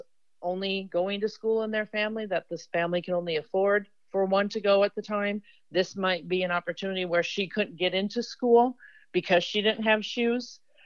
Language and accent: English; Midwest, United States; and I'm from the Midwest.